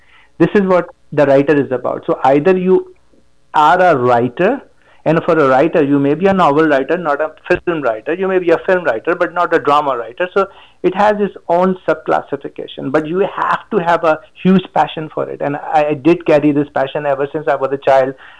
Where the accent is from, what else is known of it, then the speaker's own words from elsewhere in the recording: Pakistan; also born or lived in St Albans, England; I'm the most cosmopolitan person. I was born in England, St. Albans. And then, yeah, I was raised in Pakistan altogether.